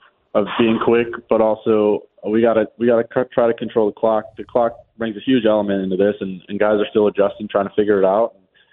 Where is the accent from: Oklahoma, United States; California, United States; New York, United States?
New York, United States; Buffalo; I mean, I'm from Buffalo, so we like the. I'm a big thin crust pizza guy